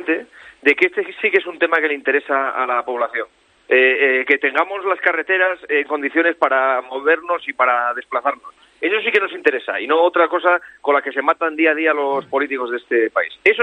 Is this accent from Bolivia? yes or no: no; Spain; como todo español